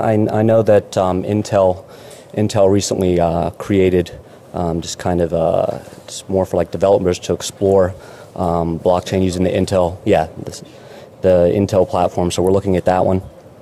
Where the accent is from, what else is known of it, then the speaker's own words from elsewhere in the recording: United States; now in Shenzhen, China; I'm a lawyer from the United States, and I'm with Raj in Shenzhen.